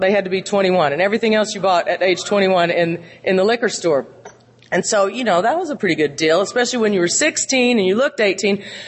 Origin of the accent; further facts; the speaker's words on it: Ponca City, Oklahoma, United States; also born or lived in Columbus, Georgia; And I grew up in Ponca City, Oklahoma. This accent, you can tell, is not a San Francisco accent. And Ponca City is a small town on the border of Kansas.